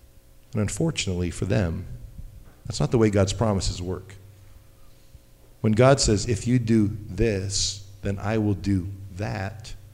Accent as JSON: {"language": "English", "country": "Canada", "said": "and notice I'm from Canada."}